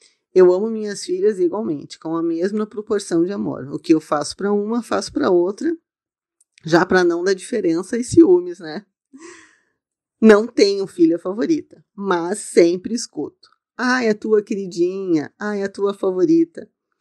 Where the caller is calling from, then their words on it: Canoas, Rio Grande do Sul, Brazil; sou de Canoas, do Rio Grande do Sul.